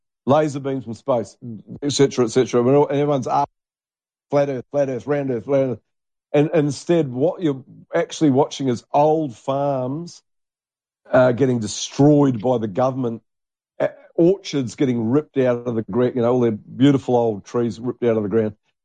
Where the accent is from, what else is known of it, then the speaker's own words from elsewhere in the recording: New Zealand; when I grew up in New Zealand in the 70s